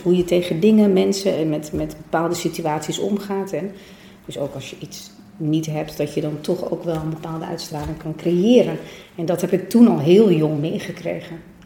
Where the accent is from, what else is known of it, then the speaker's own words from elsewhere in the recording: Amsterdam, North Holland, Netherlands; Zelf ben ik geboren en getogen in Amsterdam. Maar mijn ouders komen inderdaad uit Portugal, vandaar ook mijn achternaam.